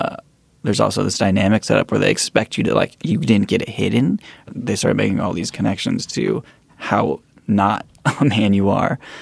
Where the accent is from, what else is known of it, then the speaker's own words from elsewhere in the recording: California, United States; yeah, it's interesting experience. Like the schools, the community I grew up in was like predominantly African American.